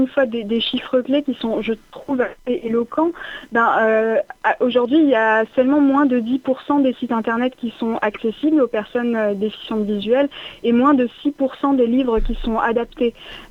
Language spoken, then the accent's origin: French; Grand Est, France; je pense que ça s'entend peut-être à mon accent, mais on est basé historiquement dans le Grand Est.